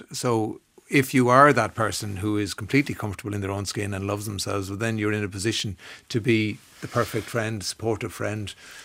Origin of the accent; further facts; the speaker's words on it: Ireland; I'm an Irish male after all of a certain age.